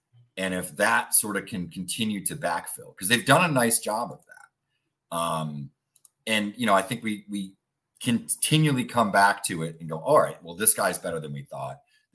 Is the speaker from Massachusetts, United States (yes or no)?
yes; Massachusetts, United States; having a high French Canadian population where I grew up in Massachusetts.